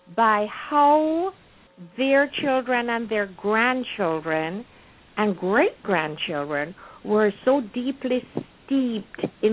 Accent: Jamaica; how my period of growing up in Jamaica.

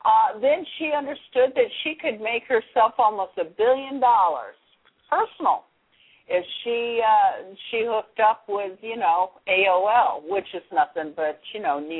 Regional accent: Rochester, New York, United States; You know, hey, I'm a Kodak kid. I was raised on Kodak stock. I went to the best schools because of that. You know, I'm from Rochester, New York.

